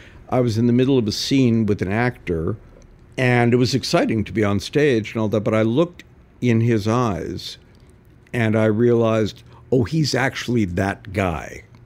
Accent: Canada; The nice part about being Canadian is you don't have to make that decision.

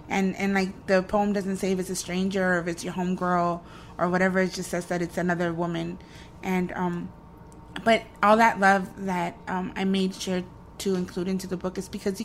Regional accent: El Salvador; accent: Mexican; now in Los Angeles, United States; Because I live my life here being like, I'm Salvadoran. I'm Salvi. I'm a Salvi poet.

